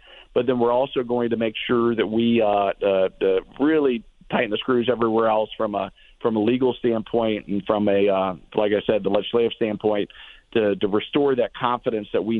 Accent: Florida, United States; one of the reasons why is because I'm from Florida. Florida's the gold standard.

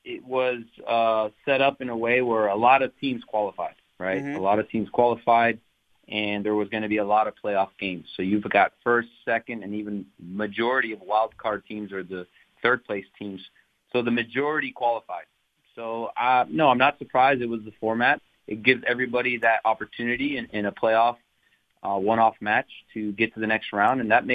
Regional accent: Miami, Florida, United States; Just growing up in Miami, Florida, my family, my friends, they just took out the T and the O and they made it

